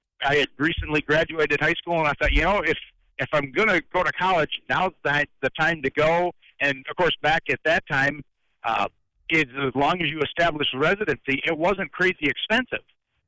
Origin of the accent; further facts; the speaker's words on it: Eau Claire, Wisconsin, United States; I grew up in Eau Claire